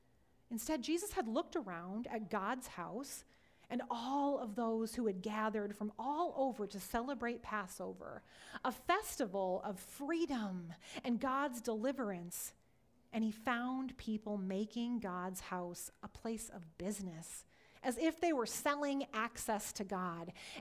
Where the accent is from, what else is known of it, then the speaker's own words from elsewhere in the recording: Iowa, United States; when I told her that I was from Iowa, her face lit up.